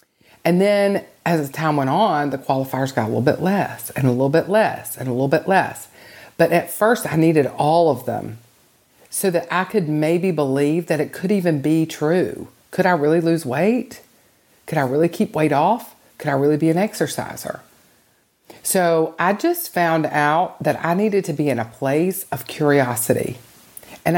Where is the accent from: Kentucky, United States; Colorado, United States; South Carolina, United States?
South Carolina, United States; Rock Hill; I'm from Rock Hill, South Carolina.